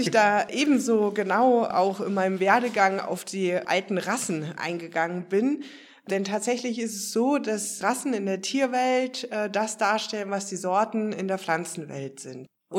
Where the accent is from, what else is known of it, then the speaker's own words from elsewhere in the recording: Hesse, Germany; als Fachberaterin in meinem Heimatbundesland Hessen